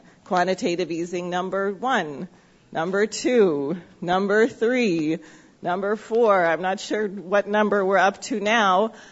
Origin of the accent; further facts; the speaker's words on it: Maine, United States; the state of Maine, which I'm particularly pleased with because it's my home state.